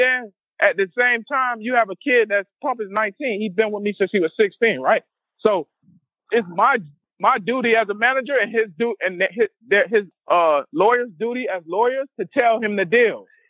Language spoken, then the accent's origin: English; Miami, Florida, United States; And me, I'm from Miami, Florida. A young kid from Miami, Florida goes down